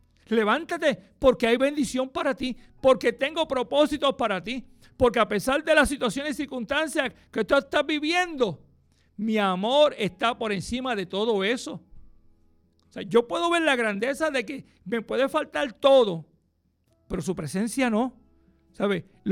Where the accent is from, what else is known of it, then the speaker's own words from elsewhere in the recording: Puerto Rico; ¿Y qué nos pasa como buenos puertorriqueños? Para última hora lo dejamos.